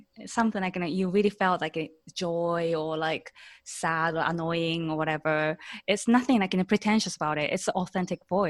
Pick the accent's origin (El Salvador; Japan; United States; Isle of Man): Japan; English is a second language; I grew up in Japan mostly